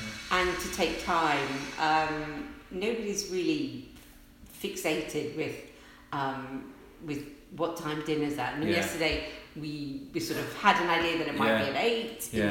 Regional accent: Portmarnock, Leinster, Ireland; moved away as an adult; also born or lived in Dublin; I was born in the Liberties in Dublin, in the main hospital there. We moved out to Portmarnock when I was about six. Grew up by the seaside.

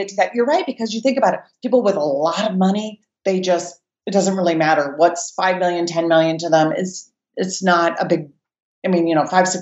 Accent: Colorado, United States; moved away as an adult; also born or lived in Detroit, Michigan; Well, actually, I'm from Colorado. So when I graduated from college, I ended up getting this job in Detroit, Michigan.

